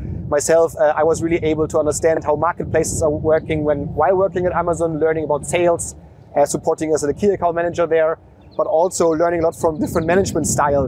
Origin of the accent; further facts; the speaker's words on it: Hamburg, Germany; English is a second language; because I'm originally from Hamburg in Germany, where when you're standing at the River Elbe, seeing a lot of ships coming from China.